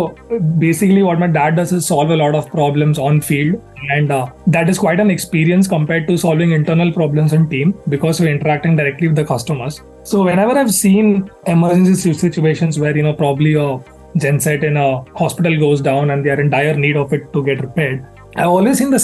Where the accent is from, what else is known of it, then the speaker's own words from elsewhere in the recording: Singrauli, Madhya Pradesh, India; also born or lived in Vellore; I was born in Vellore, and soon we left for Singrauli, which is in Madhya Pradesh. And we lived there almost for 6 years in the 90s to the early 2000s.